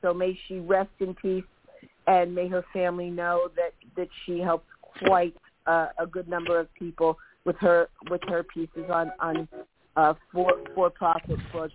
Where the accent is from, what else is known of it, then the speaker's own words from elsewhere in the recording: New York City, New York, United States; I have to say, as a New Yorker, a city girl, my favorite T-shirt so far is the one that says, fuck guardianship.